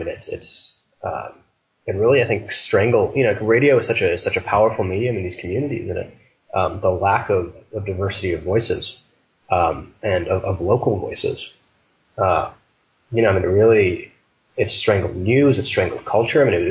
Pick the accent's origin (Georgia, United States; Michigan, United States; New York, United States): Michigan, United States; Detroit; You were listening to I'm from Detroit, so you're listening to the same formats in Detroit as you were in Philadelphia, as you were in Topeka, Kansas.